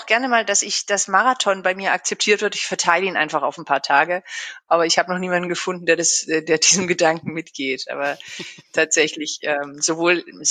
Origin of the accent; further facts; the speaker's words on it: Baden-Württemberg, Germany; bin eigentlich gebürtige Schwarzwälderin. Also ich komme tatsächlich auch aus der süddeutschen Gegend.